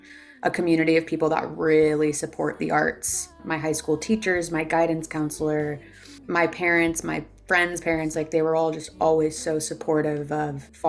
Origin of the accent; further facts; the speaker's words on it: Ben Lomond, California, United States; I grew up in Ben Lomond. Started music from a really early age. I was involved in like all the local theater and musical theater.